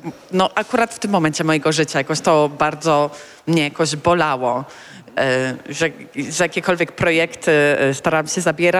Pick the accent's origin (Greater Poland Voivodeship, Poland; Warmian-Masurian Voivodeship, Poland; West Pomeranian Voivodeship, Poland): West Pomeranian Voivodeship, Poland; Szczecin; To Szczecin, moje rodzinne miasto.